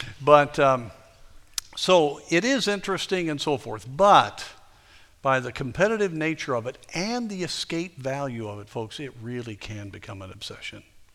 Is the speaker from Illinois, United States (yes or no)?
yes; Chicago, Illinois, United States; well, anyway, you know, I feel a little better because I was from Chicago